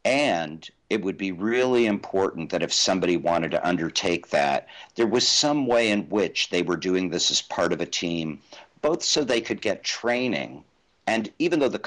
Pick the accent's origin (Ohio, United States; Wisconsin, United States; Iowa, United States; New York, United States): Ohio, United States; Chillicothe; I grew up in Chillicothe, Ohio, a small town.